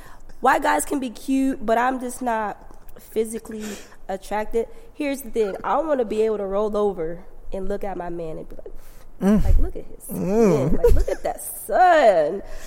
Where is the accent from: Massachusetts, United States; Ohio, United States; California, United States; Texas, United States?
Texas, United States; moved away; also born or lived in New York; when I was younger, so born and raised in Texas, right?